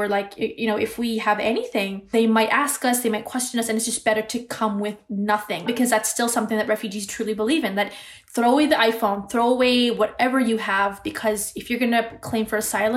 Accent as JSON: {"language": "English", "region": "British Columbia", "country": "Canada", "tie": "born or raised there", "said": "It was a very small town, predominantly white."}